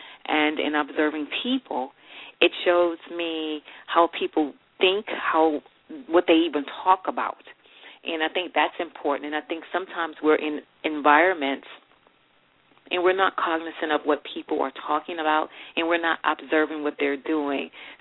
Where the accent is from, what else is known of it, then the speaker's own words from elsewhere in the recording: New Orleans, Louisiana, United States; I am from New Orleans, yes.